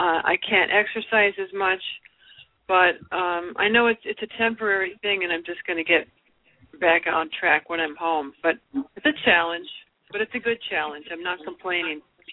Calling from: Chattanooga, Tennessee, United States; Hi, guys. I'm calling you from Chattanooga. I'm on the road

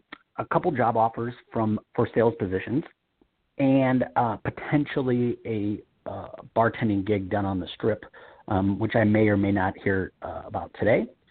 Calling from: Las Vegas, Nevada, United States; I am in Las Vegas.

